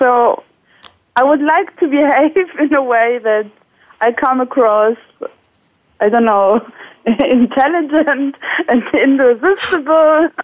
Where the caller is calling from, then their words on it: Cologne, North Rhine-Westphalia, Germany; English is a second language; Hello, I'm calling from Germany, Cologne.